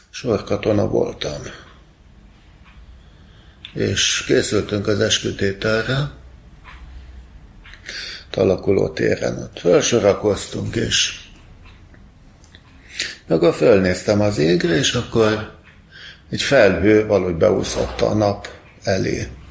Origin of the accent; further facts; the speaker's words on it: Budapest, Hungary; Itt a Mátyásföldi repülőtér mögött nőttem föl